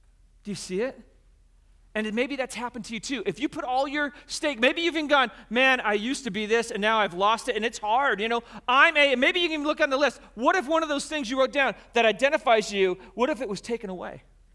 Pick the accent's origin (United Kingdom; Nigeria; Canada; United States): United States; I'm a pastor. I'm a husband. I'm an American.